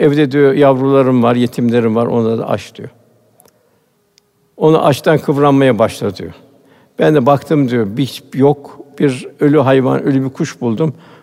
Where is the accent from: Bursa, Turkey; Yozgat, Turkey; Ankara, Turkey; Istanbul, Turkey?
Istanbul, Turkey; Bugün de tabii biz şeyde büyüdük, İstanbul'da.